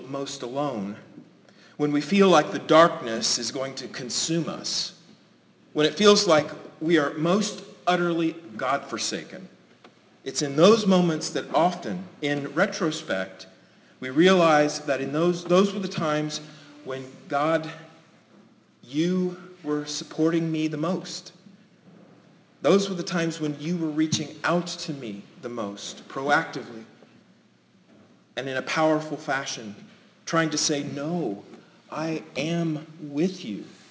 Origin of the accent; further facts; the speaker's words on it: Speedway, Indiana, United States; I remember when I was a teenager in the youth group at my church I grew up in Speedway